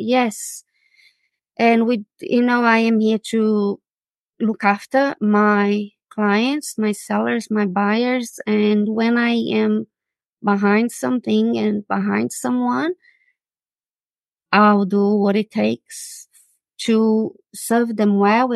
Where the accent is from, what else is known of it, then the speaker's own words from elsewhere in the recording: Brazil; also born or lived in England; now in Australia; I moved from Brazil 24 years ago to England. So I never planned Australia.